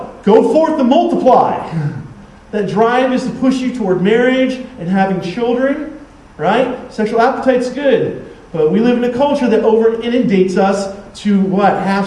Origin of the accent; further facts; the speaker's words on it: United States; You know what makes me awesome is that I'm an American. That automatically makes me better than the rest of the world.